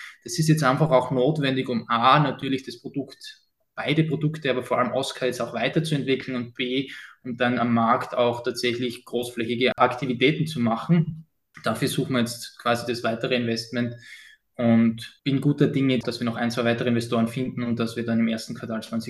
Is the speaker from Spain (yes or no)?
no; Austria; Bei uns in Österreich und in Deutschland ist es ja so, dass Gesundheitsprodukte sehr häufig vom Staat finanziert werden.